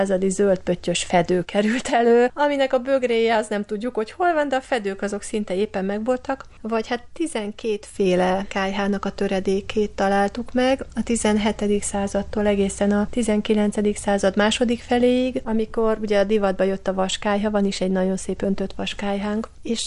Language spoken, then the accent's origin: Hungarian; Budapest, Hungary; hát én is ugye Budapestről ide jöttem, tehát hogy nagyon világos házban nőttem, vagy lakásban nőttem fel